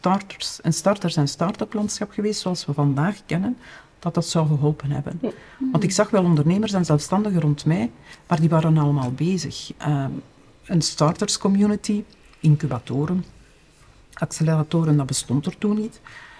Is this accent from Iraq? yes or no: no; Flanders, Belgium; want we zijn dan niet gewend als Vlamingen